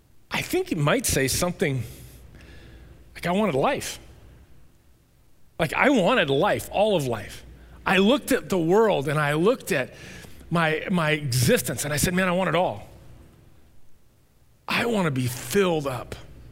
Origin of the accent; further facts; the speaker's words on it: United States; Because as an American, that's not something that's foreign to me. That's native to the American experience, isn't it?